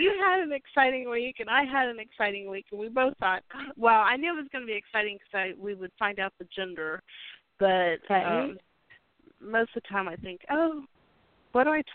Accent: Kansas, United States; I say that because I grew up in Kansas and in a town where we have more Mexican restaurants than we have any other type of restaurant, even though it's a small town.

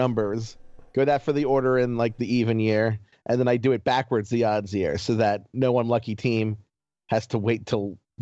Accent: Baltimore, Maryland, United States; Oh, I'm from Baltimore. It's depressing right now.

